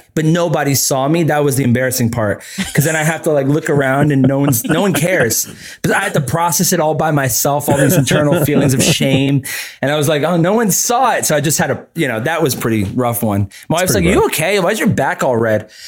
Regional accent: New York, United States; I'm from New York.

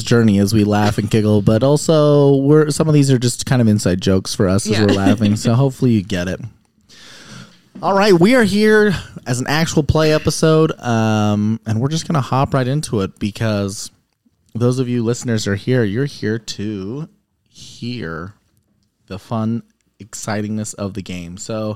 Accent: Utah, United States; If you live in the area, we are from Utah, come complain in person.

